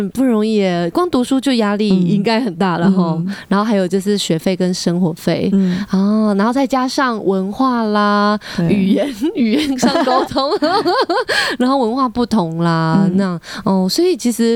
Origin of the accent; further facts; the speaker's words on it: Taiwan; 因为台东的天气也很热的关系，我们台湾人就是热情啊